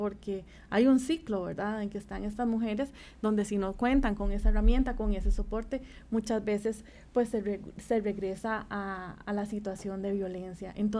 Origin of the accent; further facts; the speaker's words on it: Costa Rica; está diciéndonos como costarricenses, vean que hay cosas buenas que hay que fortalecer